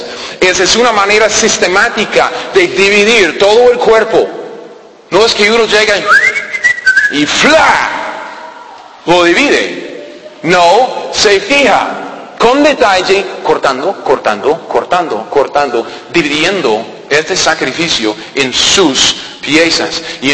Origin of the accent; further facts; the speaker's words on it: United States; Spanish is a second language; yo tuve que buscar la definición, que soy gringo, aunque sí, no parezco.